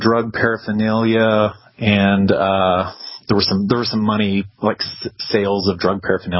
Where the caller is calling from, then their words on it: Oklahoma City, Oklahoma, United States; Yeah, hey guys, I'm calling from Oklahoma City.